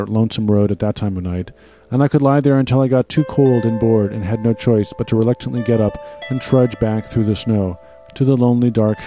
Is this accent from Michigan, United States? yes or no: yes; Michigan, United States; Growing up in Michigan, I was quite familiar with snow and the way it transformed landscapes, both exterior and interior.